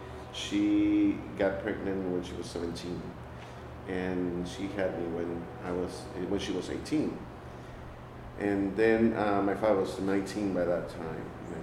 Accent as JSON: {"language": "English", "town": "San Juan", "country": "Puerto Rico", "tie": "born there", "said": "I was born in San Juan, and to be more specific, Santurce, and in 1955, December 6th."}